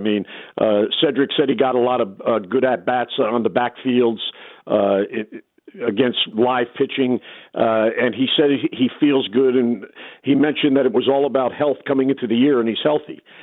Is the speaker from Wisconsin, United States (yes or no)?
no; New Jersey, United States; You know, I remember growing up in New Jersey, hearing Phil Rizzuto on Yankee telecast talking about how important bunting is